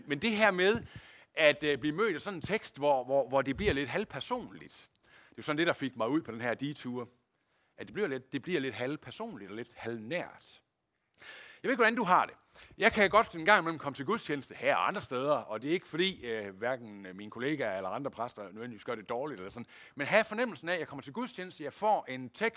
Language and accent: Danish; Aulum, Central Denmark Region, Denmark; Det er, nu kommer jeg jo fra Aulum, ikke også?